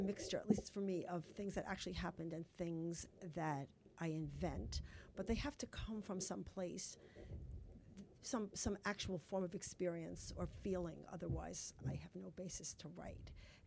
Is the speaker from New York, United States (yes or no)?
yes; Brooklyn, New York, United States; the Christians I knew growing up in Brooklyn were Irish Catholics or Italian Catholics.